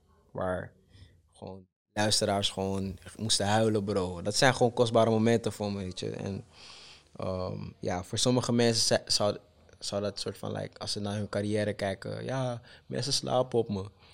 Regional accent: Holendrecht, North Holland, Netherlands; mijn achtergrond, waar ik vandaan kom. Gewoon een jongen uit Holendrecht

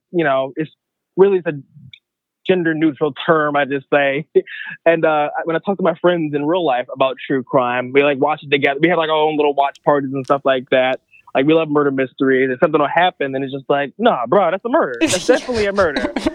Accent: Philadelphia, Pennsylvania, United States; So I happened in Philadelphia, I grew up in Philadelphia

